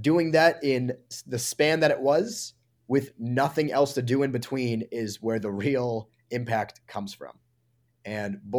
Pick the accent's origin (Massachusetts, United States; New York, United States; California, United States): Massachusetts, United States; Boston; In fact, I'm from Boston. There's one 40 minutes from my house